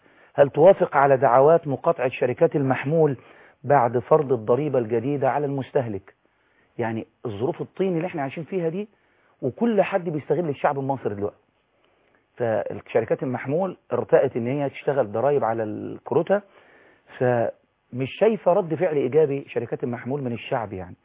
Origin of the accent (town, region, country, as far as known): Egypt